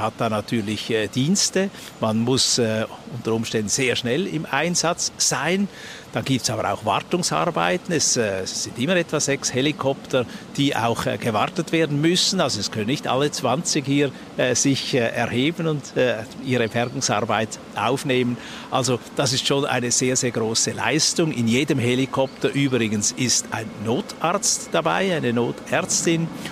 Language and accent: German; Switzerland; wo man auch als Schweizer, wenn man da im Ausland ist